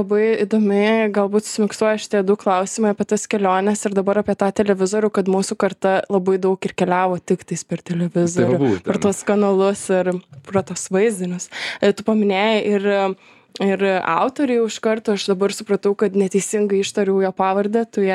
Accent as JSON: {"language": "Lithuanian", "town": "Šiauliai", "region": "Šiauliai County", "country": "Lithuania", "tie": "born or raised there", "said": "Mes abu augom Šiauliuose."}